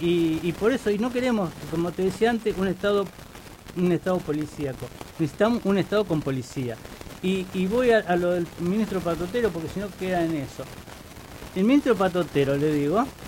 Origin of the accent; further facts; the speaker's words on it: Villa Urquiza, Buenos Aires, Argentina; Nosotros nos criamos en Villa Urquiza, así que...